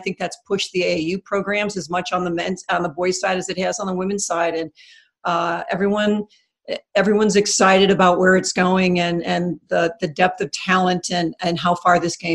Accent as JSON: {"language": "English", "town": "Chicago", "region": "Illinois", "country": "United States", "tie": "born or raised there", "said": "It is, and it's funny because I grew up listening to the Bulls on the radio and the Blackhawks and the Cubs as well."}